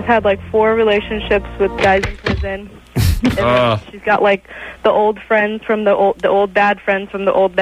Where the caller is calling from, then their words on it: Redondo Beach, California, United States; Redondo Beach.